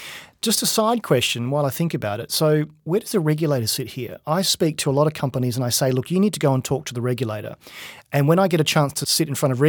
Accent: Australia; So because I'm Australian, I look at what's happening back in my own market

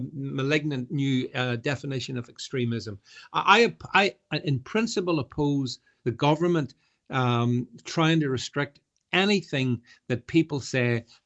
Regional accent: Northern Ireland, United Kingdom; listen, I'm from Northern Ireland.

